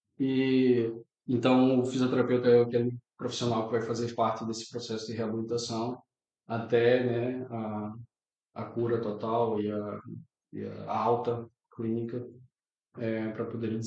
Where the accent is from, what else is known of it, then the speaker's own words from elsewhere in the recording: Brazil; now in Portugal; sou brasileiro, mas minha formação foi toda feita aqui em Portugal.